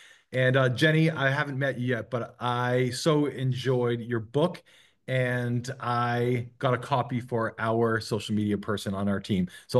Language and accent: English; Portland, Maine, United States; I'm reporting live from Portland, Maine. Erin, it's nice to have a fellow Mainer on the call.